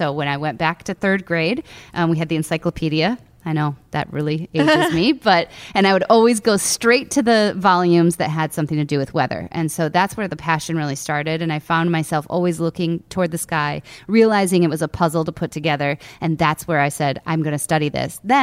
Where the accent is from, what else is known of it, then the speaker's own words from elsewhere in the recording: Lake Michigan, United States; So I grew up on Lake Michigan and I watched thunderstorms come across the lake one summer.